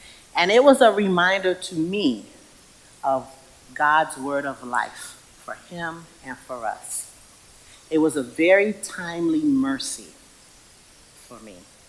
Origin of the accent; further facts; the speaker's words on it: Brooklyn, New York, United States; And I think the fact that I'm from Brooklyn, New York is the most awesome thing about me. And I love New York